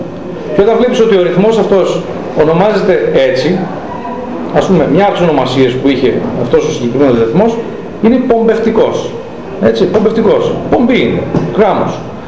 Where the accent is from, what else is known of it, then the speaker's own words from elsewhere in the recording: Athens, Attica, Greece; moved away as an adult; Όταν ήρθα εγώ από την Αθήνα το 86 εδώ, άκουσα πολλές μουσικές και θρακιώτικες.